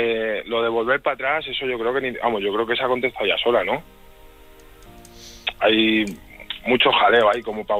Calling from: Toledo, Castilla-La Mancha, Spain; Yo correspondo desde Toledo, pero fíjate qué casualidades que vengo de viaje de Extremadura.

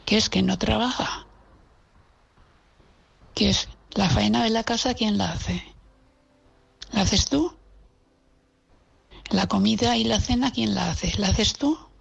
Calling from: Valencia, Valencian Community, Spain; de Valencia.

